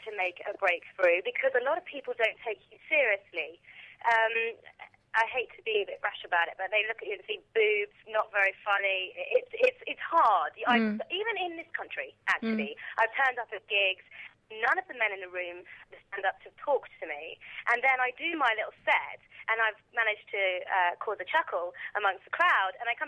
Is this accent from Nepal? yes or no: no; United Kingdom; now in United States; But now I'm in America, it's sort of slightly different because I'm a foreigner, so I can be what I want to be. You know, I'm British